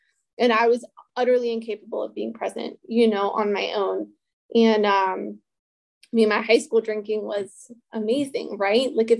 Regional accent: Ellicott City, Maryland, United States; And, you know, I grew up just outside of Baltimore, Ellicott City, kind of Glendale area, for anyone that is familiar. In a house that my dad had built.

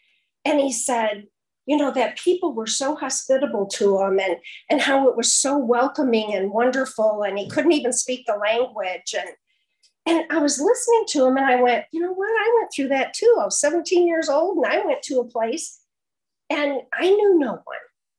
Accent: Michigan, United States; I was raised in Michigan, so I have a little bit of an accent.

